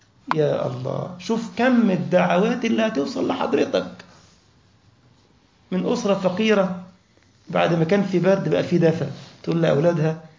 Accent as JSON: {"language": "Arabic", "country": "Egypt", "said": "الألف جنيه عندنا في مصر، يعني نتكلم عنه في مصر"}